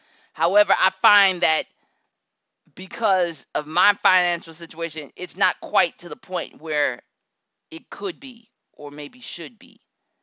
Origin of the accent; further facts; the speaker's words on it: Akron, Ohio, United States; I grew up poor in Akron, Ohio. Yeah, you know it. I grew up poor